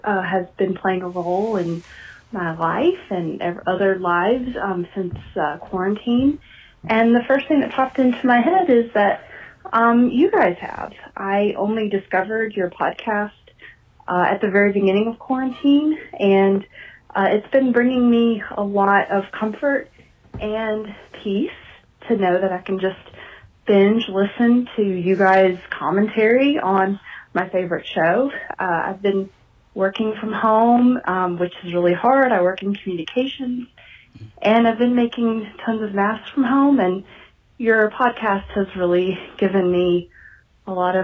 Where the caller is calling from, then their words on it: Memphis, Tennessee, United States; I'm calling from Memphis, Tennessee.